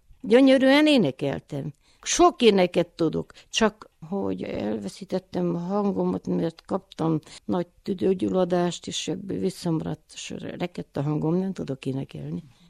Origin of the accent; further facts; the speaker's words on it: Magyardécse, Bistrița-Năsăud, Romania; Addig magyar dédsébe laktunk, onnan költözött ide a család.